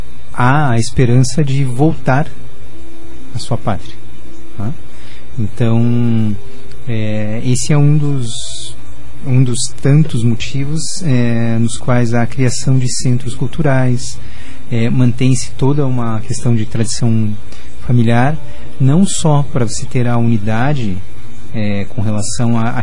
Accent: Curitiba, Paraná, Brazil; nasci em Curitiba e nunca morei em qualquer outro lugar.

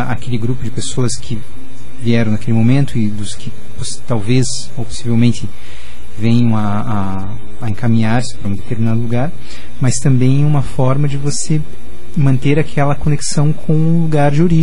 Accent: Curitiba, Paraná, Brazil; nasci em Curitiba e nunca morei em qualquer outro lugar.

